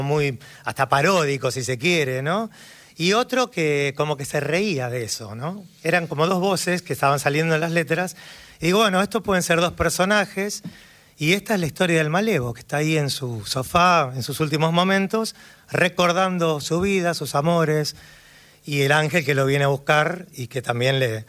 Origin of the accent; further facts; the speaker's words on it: Buenos Aires, Argentina; El tango llega, todos los que somos porteños lo tenemos en el ADN